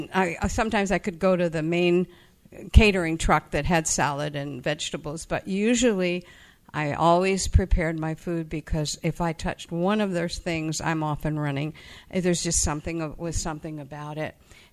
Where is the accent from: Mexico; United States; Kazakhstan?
United States; Los Angeles, California; I was raised here in Los Angeles in the program. 30 years I lived here